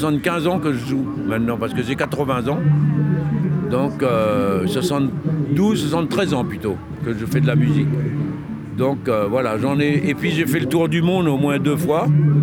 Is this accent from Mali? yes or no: no; Réunion; musicien, moi je viens de l'île de la Réunion